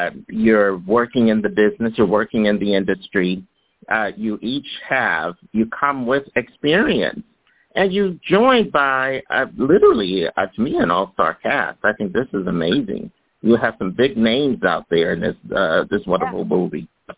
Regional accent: Philadelphia, Pennsylvania, United States; and I'm from Philly, folks

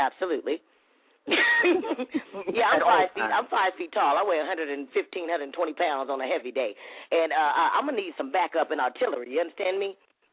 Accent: Compton, California, United States; I'm from Compton, so you know I got to represent Compton. I got Compton, baby, you know?

